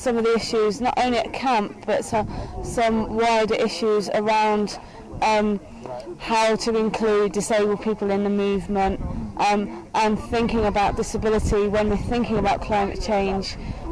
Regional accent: London, United Kingdom; I come from North London, and I'm a wheelchair user.

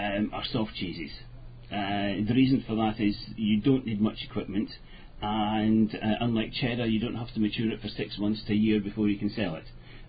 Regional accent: Paisley, Scotland, United Kingdom; Originally Scotland.

